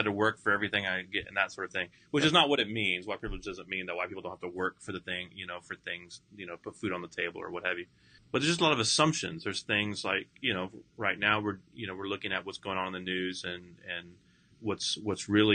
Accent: Brownsville, Texas, United States; I was born in Brownsville, Texas, grew up in Brownsville. I was a minority at most of the schools that I went to.

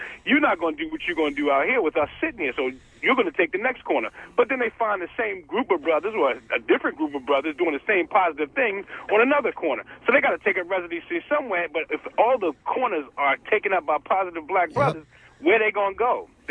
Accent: Baltimore, Maryland, United States; I grew up in the Lexington Terrace housing project.

